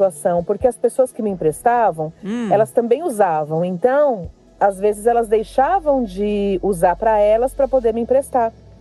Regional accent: São Paulo, Brazil; eu sou de Itaquera, Zona Leste de São Paulo.

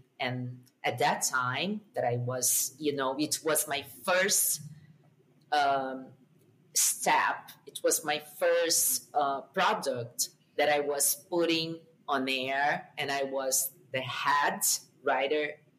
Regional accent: Brazil; English is a second language; I am a woman from Brazil.

